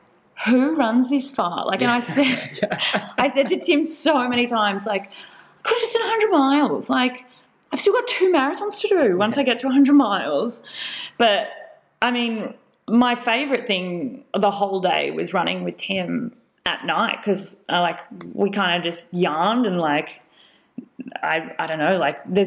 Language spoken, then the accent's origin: English; Gold Coast, Queensland, Australia; So I was like, I'm from the Gold Coast. Like, I have heat in my favor.